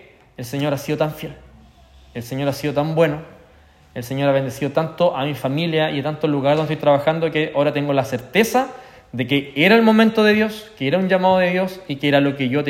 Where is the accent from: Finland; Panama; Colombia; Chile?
Chile; Temuco, Araucanía; moved away; tuve la oportunidad de viajar a mi tierra natal, Temuco